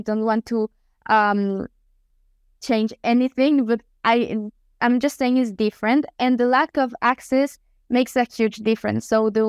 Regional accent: Colombia; English is a second language; now in Switzerland; I am from Colombia, but I live in Switzerland, so I have been in both sides

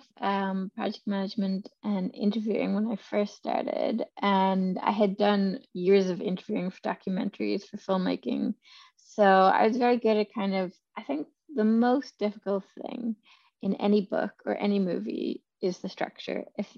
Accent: Ireland; No, I grew up in Ireland.

